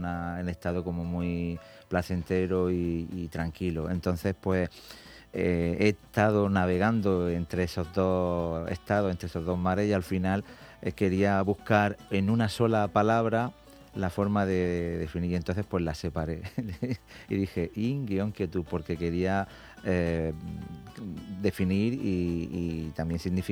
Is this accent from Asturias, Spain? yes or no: no; Alhama de Murcia, Region of Murcia, Spain; porque yo soy de Alhama